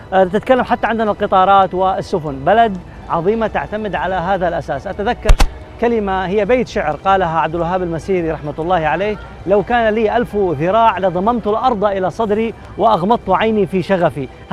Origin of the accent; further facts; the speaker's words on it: Saudi Arabia